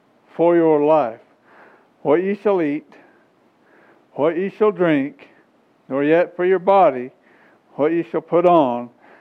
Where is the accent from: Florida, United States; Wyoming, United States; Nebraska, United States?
Wyoming, United States; I grew up in Wyoming. And I was raised like a wolf pup.